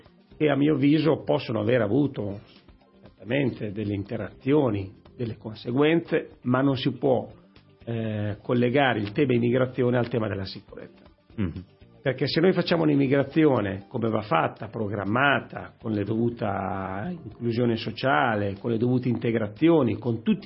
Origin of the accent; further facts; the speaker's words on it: Emilia-Romagna, Italy; io vengo dalla Romagna